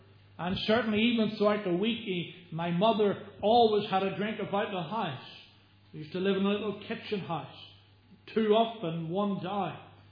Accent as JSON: {"language": "English", "town": "Belfast", "region": "Northern Ireland", "country": "United Kingdom", "tie": "born or raised there", "said": "I came from Belfast. I came from God's own country, known the Shankill Road in the city of Belfast. I was brought up in a home of five sisters, two brothers, and of course, mum and dad."}